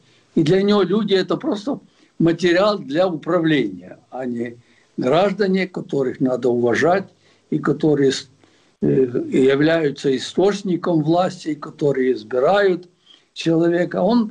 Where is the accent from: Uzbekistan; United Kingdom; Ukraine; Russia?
Ukraine; я как украинец, который граничит с Белоруссией